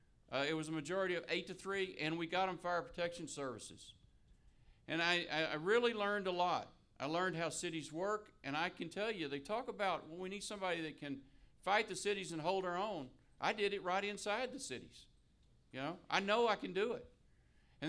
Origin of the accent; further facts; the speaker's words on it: Gatesville, Texas, United States; I'm also running for the Senate here. I grew up in Gatesville, Texas, which is the north end.